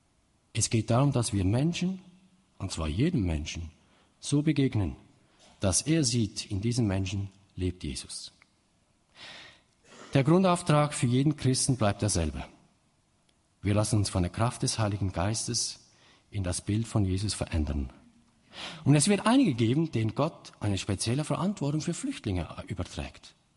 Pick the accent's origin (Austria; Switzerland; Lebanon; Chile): Switzerland; da bin ich so ein wenig die falsche Person, nicht nur als Schweizer.